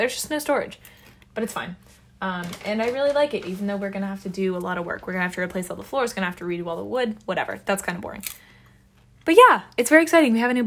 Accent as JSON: {"language": "English", "country": "United Kingdom", "said": "No, I'm more British than German, though."}